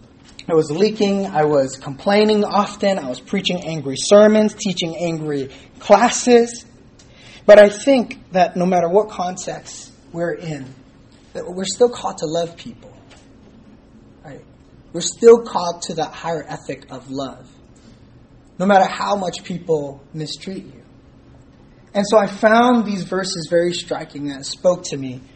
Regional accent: California, United States; No. I'm from California. I was like, "No, I'm from California."

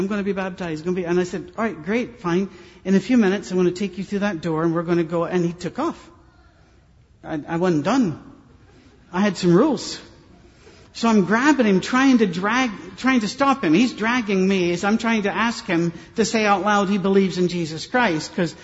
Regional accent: Scotland, United Kingdom; I'm a Scotsman. I'm a born cynic.

